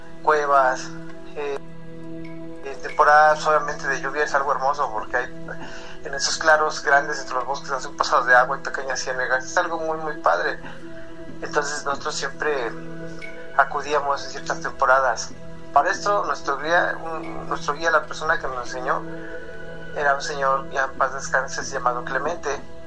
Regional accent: Mexico City, Mexico; now in Zacatecas, Mexico; Hoy día vivo en Zacatecas. Sí. Pero yo soy de Ciudad de México, nací y crecí allí.

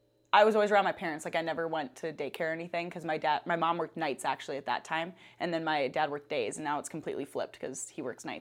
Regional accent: Rice, Minnesota, United States; I grew up in Rice, Minnesota, just my parents and I.

